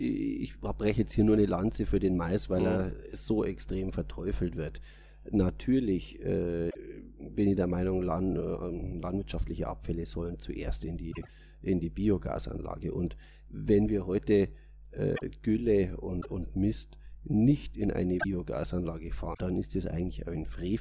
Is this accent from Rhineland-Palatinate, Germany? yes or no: no; Bavaria, Germany; Dann sage ich immer, naja, ich komme aus der Holledau.